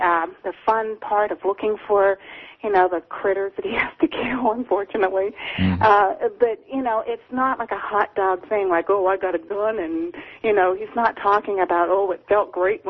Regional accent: Northeast, United States; I called because I wanted to say that I was from the Northeast

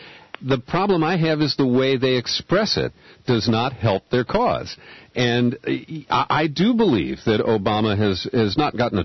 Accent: Cincinnati, Ohio, United States; a loudmouth from my hometown of Cincinnati.

